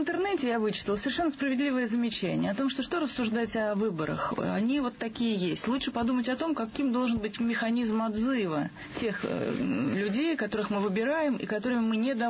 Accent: Moscow, Russia; Я москвич.

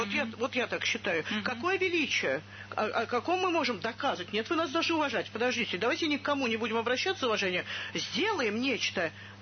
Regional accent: Moscow, Russia; я москвичка

